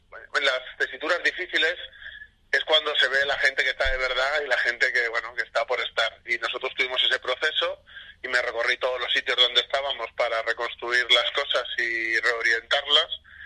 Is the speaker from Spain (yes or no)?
yes; Spain; Que no se olvide que nosotros somos españoles